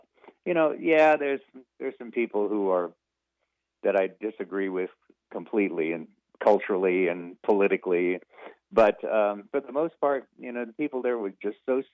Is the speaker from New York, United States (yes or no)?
no; Los Angeles, California, United States; now in Louisville, United States; Then I did a short stint in my hometown of Los Angeles, then Denver, Colorado, then Cincinnati, Houston, Kansas City, and a short stint in Northern Ohio.